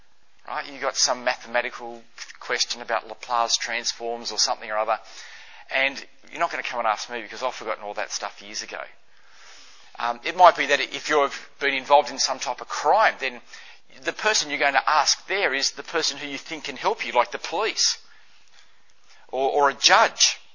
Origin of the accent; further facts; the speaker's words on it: Tasmania, Australia; "I'm from Tasmania." And I've actually found to be able to say to people that I'm from Tasmania answers a whole range of actual issues that could potentially come up. But so I say, "I'm from Tasmania, I'm not from around here."